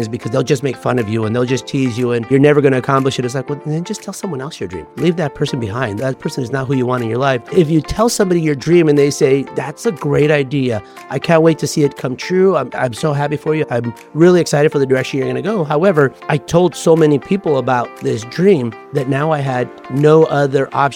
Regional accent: Azusa, California, United States; But growing up in Azusa, going to school and looking the way I did

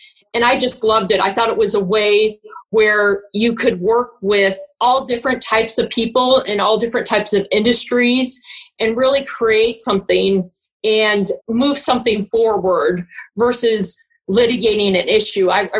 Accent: Gary, Indiana, United States; now in St. Louis, United States; So I'm originally from Gary, Indiana. I'm the child of two immigrants. So I was first generation from Gary, Indiana. My father is from Peru in South America.

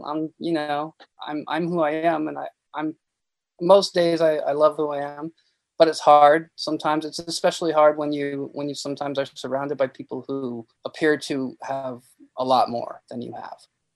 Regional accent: Seattle, Washington, United States; now in Los Angeles, United States; I grew up in Seattle and I live in LA.

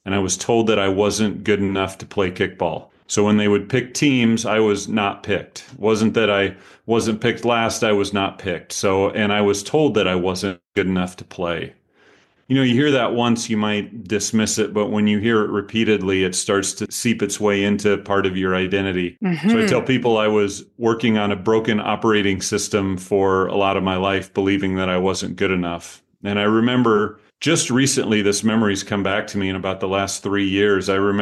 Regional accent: Pella, Iowa, United States; So I was born in Pella, Iowa, southeast of Des Moines. If you've heard of Pella Windows, that's us.

